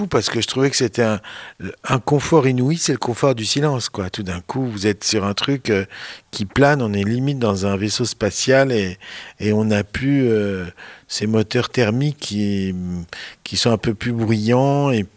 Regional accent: Lyon, Auvergne-Rhône-Alpes, France; Moi, je suis lyonnais et ma mère est cannoise.

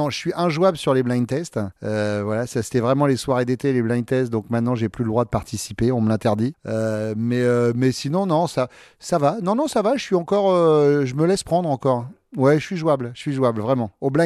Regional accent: Nouvelle-Aquitaine, France; moi je suis de ceux qui ont connu le Fort Boyard sans émission de télé dedans, puisque je suis de Charente-Maritime.

